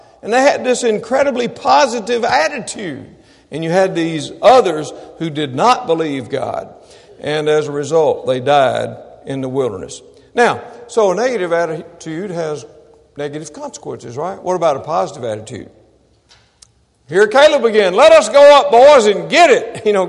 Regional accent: Mississippi, United States; I'm from Mississippi, and my favorite music has always been the blues.

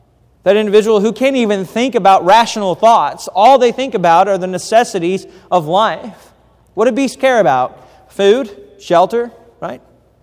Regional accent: Idaho, United States; I grew up in Idaho, and Josh probably told you that.

